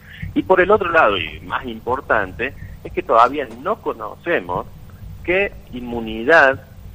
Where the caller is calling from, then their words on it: Córdoba, Argentina; Buenos días. Saludos desde Córdoba.